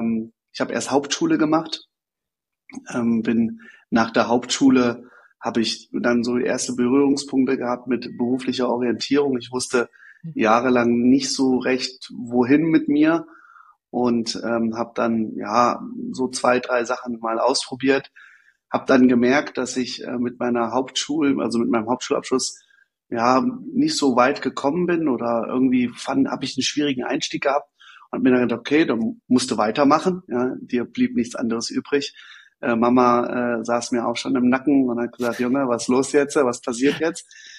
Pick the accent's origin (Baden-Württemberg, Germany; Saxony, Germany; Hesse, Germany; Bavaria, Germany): Hesse, Germany; Kirchheim; Also ich bin groß geworden in Kirchheim. Das ist ein ganz kleiner Ort hier in Hessen, an der Autobahn gelegen. Hat, glaube ich, 3.000, 4.000 Einwohner.